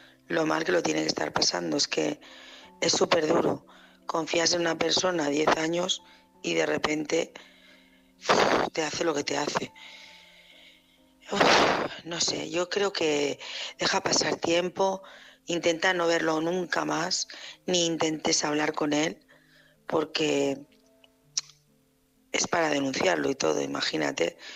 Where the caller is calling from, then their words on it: Barcelona, Catalonia, Spain; Hola, buenas noches. … de Barcelona